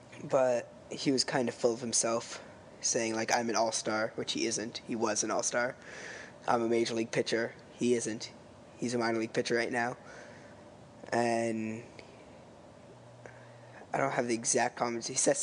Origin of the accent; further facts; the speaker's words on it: Toronto, Ontario, Canada; from Toronto, Ontario.